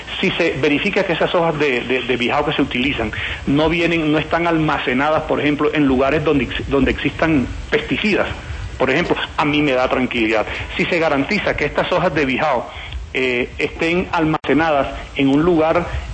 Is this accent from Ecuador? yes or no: no; Barranquilla, Atlántico, Colombia; Yo vengo de Barranquilla, señor.